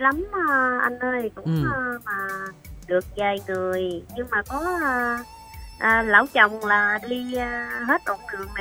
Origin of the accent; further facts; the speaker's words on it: Cà Mau, Vietnam; mình gọi đến từ quê hương Cà Mau.